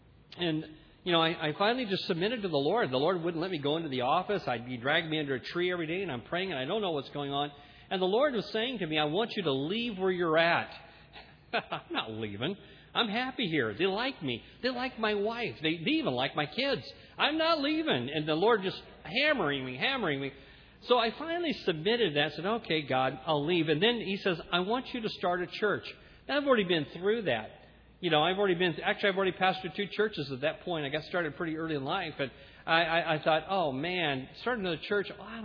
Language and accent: English; California, United States; I come from California, and I can't understand that kind of thinking